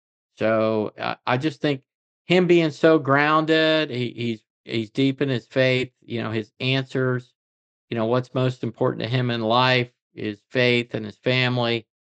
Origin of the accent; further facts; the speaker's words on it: Florida, United States; But I did, growing up in Florida, dream that it would be really cool if the first time I went to the Masters, I was playing in it.